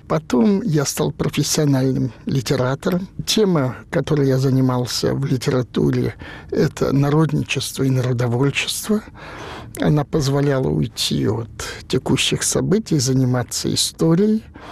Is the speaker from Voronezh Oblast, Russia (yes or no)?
no; Saint Petersburg, Russia; Я коренной ленинградец, я в этом городе родился и жил всю жизнь практически, кроме 4 лет войны в эвакуации и 2 лет после института, когда я был комсомольцем-целинником